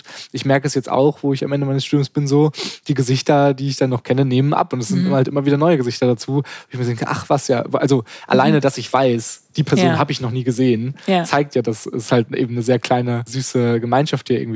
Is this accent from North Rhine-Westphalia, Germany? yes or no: yes; North Rhine-Westphalia, Germany; now in Lüneburg, Germany; ich komme aus NRW. und war vorher noch nie in Lüneburg